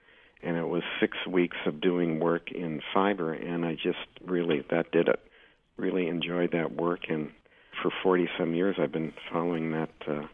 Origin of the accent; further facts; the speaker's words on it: Chicago, Illinois, United States; And then growing up in the Chicago area, we had the Field Museum of Natural History, and I spent hours there looking over their collections as a kid.